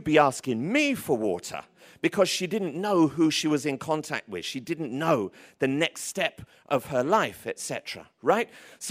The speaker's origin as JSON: {"language": "English", "town": "Tottenham", "region": "London", "country": "United Kingdom", "said": "I'm from Tottenham, bruv. We don't see colour. I don't know where you're from, but, you know, my hood, we don't see colour."}